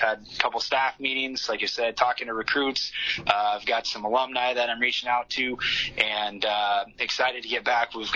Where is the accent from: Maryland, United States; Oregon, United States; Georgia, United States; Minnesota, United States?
Minnesota, United States; Moorhead; I was fortunate as I grew up here in Moorhead